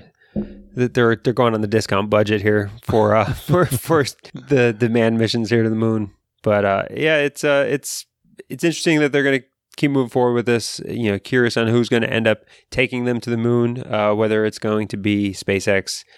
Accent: Australia; but it's just cool, potentially cool, as an Australian student, physics student.

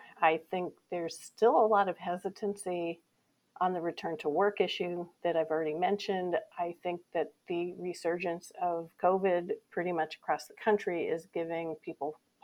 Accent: Massachusetts, United States; my experience in my home state of Massachusetts

